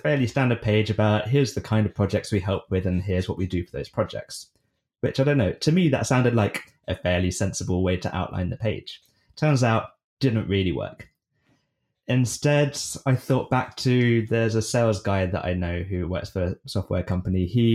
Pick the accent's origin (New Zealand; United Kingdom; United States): United Kingdom; I'm British. We have different swearing standards.